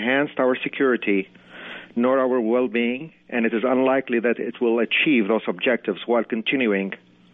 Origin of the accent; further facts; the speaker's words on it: Lebanon; now in United States; I grew up in Lebanon, and I've always suffered continuously until I came into this country in the mid-70s